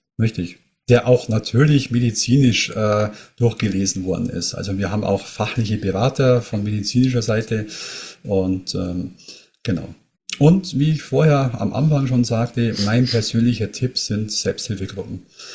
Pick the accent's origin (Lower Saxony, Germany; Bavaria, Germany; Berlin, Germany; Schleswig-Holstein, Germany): Bavaria, Germany; Ich komme aus der Nähe von München